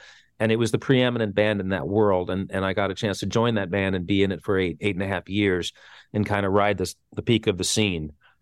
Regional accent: New York City, New York, United States; I didn't feel the same kind of anti-banjo kind of vibe that I sometimes felt in New York City as a kid walking around with the banjo.

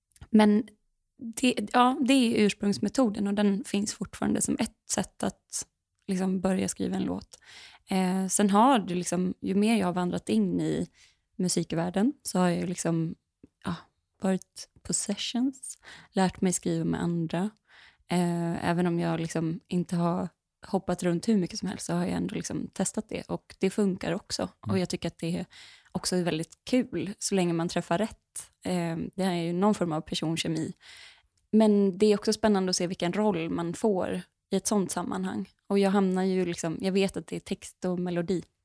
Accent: Dalarna County, Sweden; jag kommer ju från Dalarna. Och jag brukar väl beskriva det som att... Alltså jag har inte bott hemma i Dalarna på 10 år typ. Men det är som att mina rötter sitter fast där.

